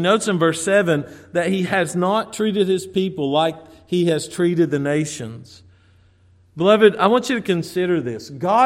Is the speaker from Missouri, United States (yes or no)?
no; Kentucky, United States; I thought of growing up in Kentucky, and this was a common occurrence, actually, in Kentucky.